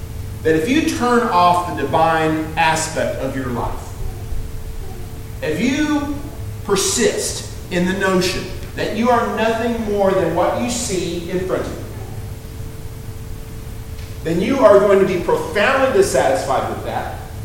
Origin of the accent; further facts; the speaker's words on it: Austin, Texas, United States; now in Pensacola, United States; from Austin, Texas, the son of Harold and Doris, the husband of Tracy … currently residing in Pensacola, Florida.